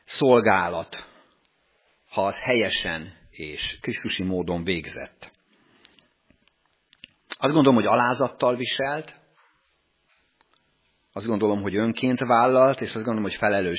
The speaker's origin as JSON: {"language": "Hungarian", "region": "Tiszántúl", "country": "Hungary", "lives_now": "Paks, Hungary", "said": "Egyébként én Tiszántúlról származom"}